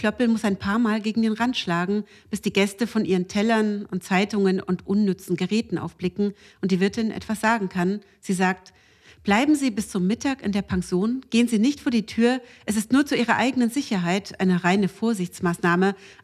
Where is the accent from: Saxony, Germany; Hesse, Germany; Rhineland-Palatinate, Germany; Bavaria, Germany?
Saxony, Germany; Plauen; also born or lived in Leipzig; ich komme ja aus Plauen